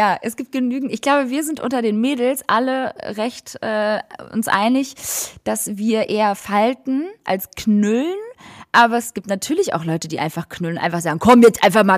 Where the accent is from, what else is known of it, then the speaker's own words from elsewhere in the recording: Hamburg, Germany; bin aus Hamburg.